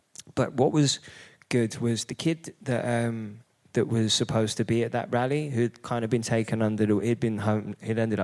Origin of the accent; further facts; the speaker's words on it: Hackney, London, United Kingdom; I grew up in an incredibly diverse community. I grew up in Hackney.